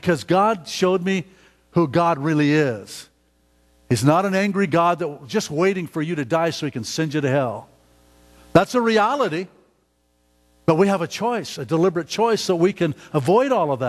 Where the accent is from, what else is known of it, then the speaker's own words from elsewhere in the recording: Reno, Nevada, United States; now in Zillah, United States; Who would have known that I would be in Zillow, Washington? I came from Reno, Nevada.